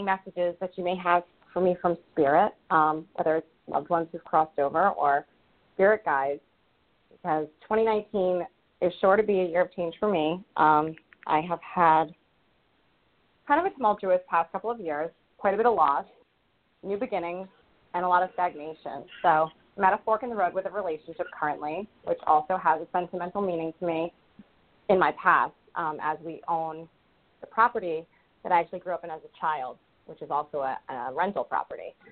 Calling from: Rhode Island, United States; I'm calling in from Rhode Island.

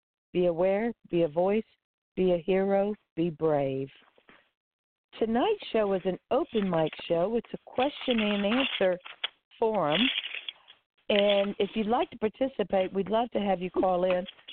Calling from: Pompano Beach, Florida, United States; I'm calling in from Pompano Beach, Florida, and I'll be your host tonight.

